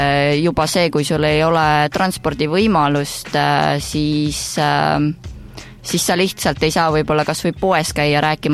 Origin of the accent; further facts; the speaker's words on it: Saku, Harju County, Estonia; moved away as an adult; now in Raplamaa, Estonia; Ma olen tegelikult Saku tüdruk, enamus elust elanud Sakus, õppinud, kasvanud. Siis kui ma täisealiseks sain, siis tõi elu mind juba Raplamaale